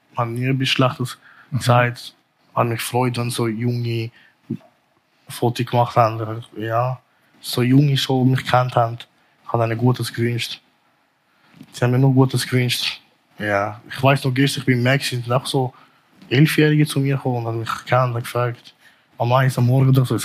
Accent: Zurich, Switzerland; Nein, Zürich ist meine Heimat, das ist meine Stadt.

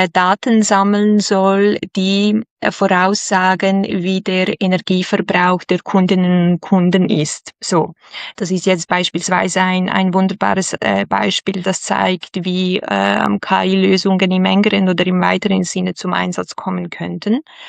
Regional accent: Switzerland; accent: Swiss; Richtig, das hört man unweigerlich an meinem Akzent. Eben, wir sind in der Schweiz, wie du gesagt hast. Genauer gesagt sind wir in Basel, also ganz nah an der deutschen Grenze.

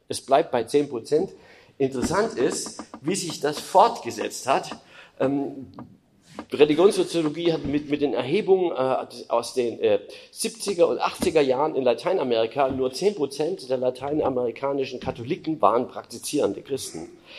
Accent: East Germany, Germany; ich bin ja Ossi, also DDR-Zeiten

